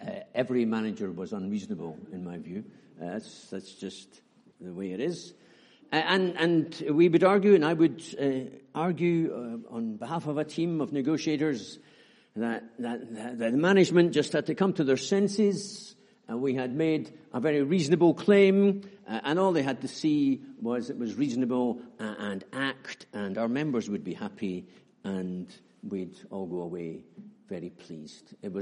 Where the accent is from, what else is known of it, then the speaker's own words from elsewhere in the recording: Edinburgh, Scotland, United Kingdom; born there; I was born in Edinburgh, you know that now